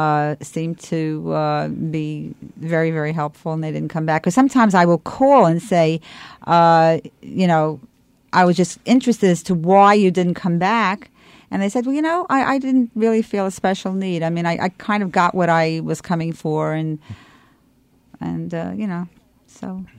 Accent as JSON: {"language": "English", "region": "New York", "country": "United States", "accent": "New York accent", "said": "So he immediately started imitating my New York accent, right?"}